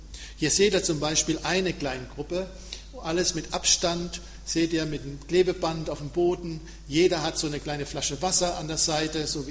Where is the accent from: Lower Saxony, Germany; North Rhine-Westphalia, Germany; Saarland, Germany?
Lower Saxony, Germany; Sehnde; ich komme aus Sehnde.